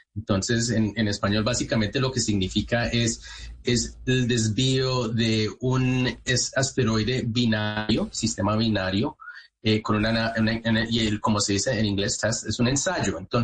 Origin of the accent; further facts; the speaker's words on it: Manizales, Caldas, Colombia; born there; yo nací en Manizales, entonces, de ahí en la parte de Caldas.